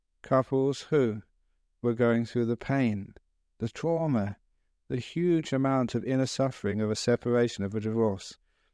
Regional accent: England, United Kingdom; also born or lived in Thailand; He was a monk from the United States. I was from England.

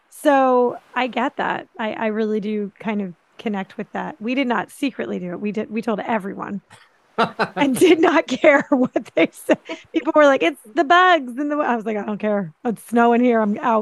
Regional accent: Philadelphia, Pennsylvania, United States; now in St. Augustine, United States; I'm from Pennsylvania. I don't really do that. I'm from Philly. We're kind of like tough.

